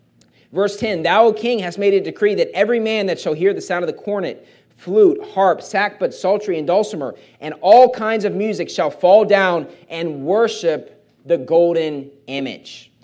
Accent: West Virginia, United States; I'm from West Virginia. Trust me, country music's pretty popular.

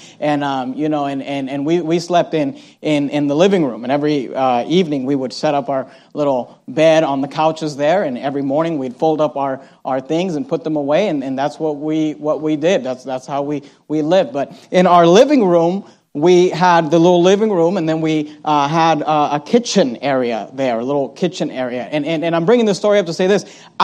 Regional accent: Hayward, California, United States; when I was growing up, we were pretty poor. We grew up in Hayward, California, and we lived in just a little, for many years

